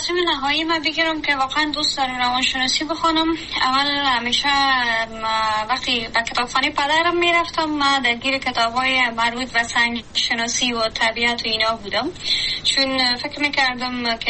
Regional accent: Kabul, Afghanistan; also born or lived in Badakhshan; ما در بدخشان به دنیا آمدیم ولی بقیام در کابل سپری شده، چون به نظر به دلایلی که وجود داشت خانواده مجبور شدن به کابل کوچ کنن و ما هم بقیه عمرم در کابل سپری شده

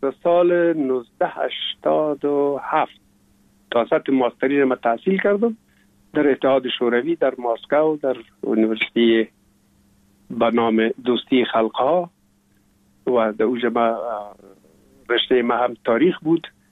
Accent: Kabul, Afghanistan; also born or lived in Pul-e Khumri; ما هم امرای مادرم با بابیم یا پدرم آمدیم به کابل و دیگه باز این کابل تقریبا دائمی همیشه باشنده شدیم

